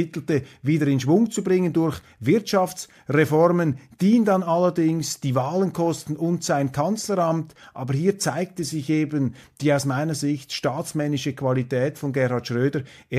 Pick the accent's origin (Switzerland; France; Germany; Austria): Switzerland; dann sehnt man sich vielleicht auch als Schweizer geradezu einen Politiker von diesem Schlag noch herbei.